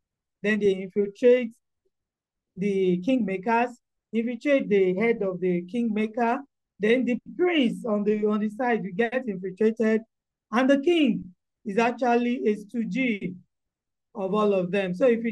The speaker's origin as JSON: {"language": "English", "town": "Okemesi", "region": "Ekiti", "country": "Nigeria", "said": "So I'm actually from Okemese Ekiti."}